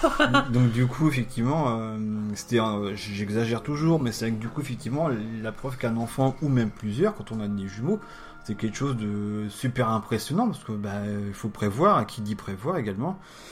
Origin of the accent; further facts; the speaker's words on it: Normandy, France; moi, je suis originaire de la Manche.